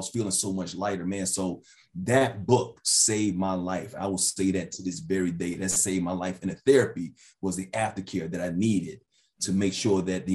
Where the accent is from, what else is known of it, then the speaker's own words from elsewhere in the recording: New York, United States; born there; We're both Knicks fan, New York guys, whatever, and all that type of stuff when I was born in New York.